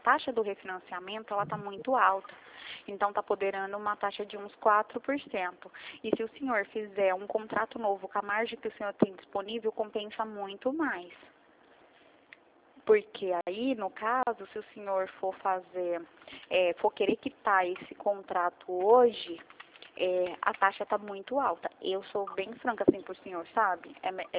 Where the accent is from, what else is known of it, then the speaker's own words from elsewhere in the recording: Mogi Guaçu, São Paulo, Brazil; nós somos de Mogi Guaçu, o senhor já ouviu falar? Interior de São Paulo.